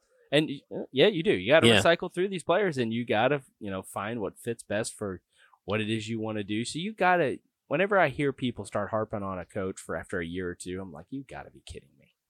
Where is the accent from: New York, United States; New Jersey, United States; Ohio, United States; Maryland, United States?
New York, United States; And I swear, I moved from New York and I was just like, what are you talking about?